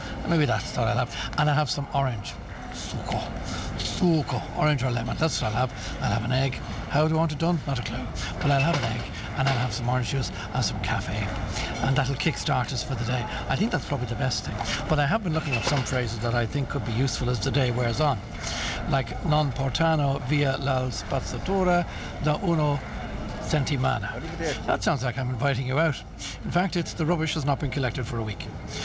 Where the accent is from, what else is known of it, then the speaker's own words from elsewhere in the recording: Ireland; because I'm Irish